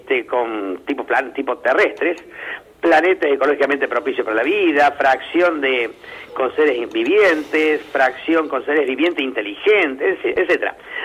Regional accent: Casilda, Santa Fe, Argentina; now in Formosa, Argentina; soy de Casilda, de Santa Fe. Nada más que trabajando acá, junto con mi señora, que también es de Santa Fe ella, pero estamos trabajando acá en la universidad.

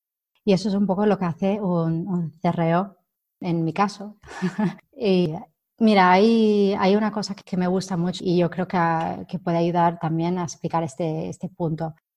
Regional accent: England, United Kingdom; Spanish is a second language; todo menos inglesa, eso sí. Y me han pedido, para demostrar que soy inglesa, que demuestre que soy inglesa

